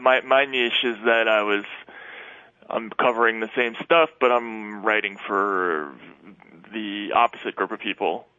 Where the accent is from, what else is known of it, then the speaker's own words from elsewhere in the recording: New York, United States; And I felt very guilty that as a New Yorker that I didn't know a lot of these things